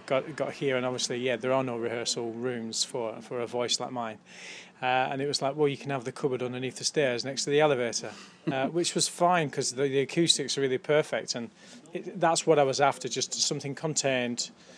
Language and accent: English; North West England, United Kingdom; also born or lived in Italy; I came from Lancashire